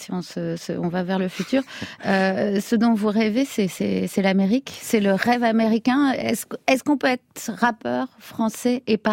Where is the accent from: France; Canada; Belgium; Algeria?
Belgium; Liège, Wallonia; Vous venez du côté de chez moi en Belgique, à Liège le 21 mars.